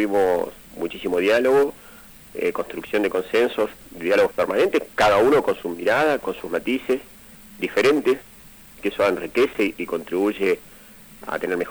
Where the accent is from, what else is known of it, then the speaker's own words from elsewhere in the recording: Zapala, Neuquén, Argentina; nací y me crié en Zapala, donde nació el Movimiento Popular Neuquino